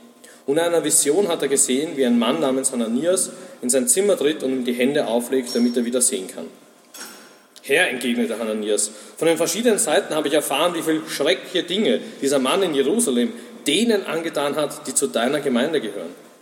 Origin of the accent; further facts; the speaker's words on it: Vienna, Austria; bin aus Wien